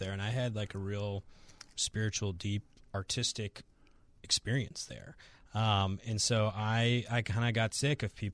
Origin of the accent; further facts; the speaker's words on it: Naperville, Illinois, United States; growing up in Naperville made me want to get out more and made me appreciate more where I'm from.